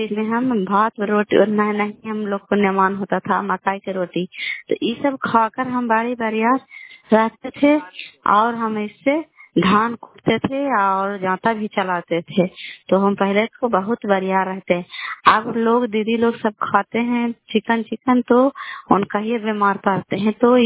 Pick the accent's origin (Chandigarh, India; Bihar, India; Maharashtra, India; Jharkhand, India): Bihar, India; Kalyanpur; घर कल्याणपुर वाली बेलछी पंचायत प्रखंड चंदी जिला लालंदा का निवासी हूँ